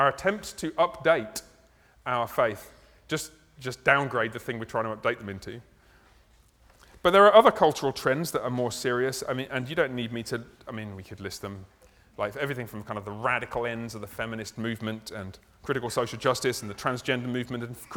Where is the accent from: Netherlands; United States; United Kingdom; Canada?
United Kingdom; I mentioned this because I'm British, I'm sorry about this.